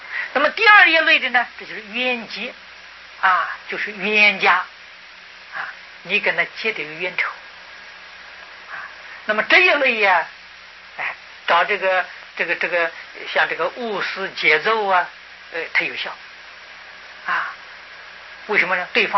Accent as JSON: {"language": "Chinese", "country": "China", "said": "所以我们中国人祭鬼神，这个鬼神都是指祖先"}